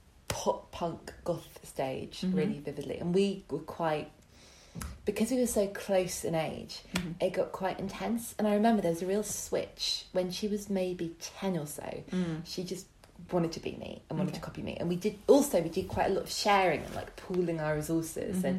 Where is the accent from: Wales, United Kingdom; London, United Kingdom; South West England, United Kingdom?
South West England, United Kingdom; that's the thing about growing up in Dorset is when you're doing the worst kind of cultural appropriation going, no one can call you on it because pretty much every other person that you meet is white and over 70.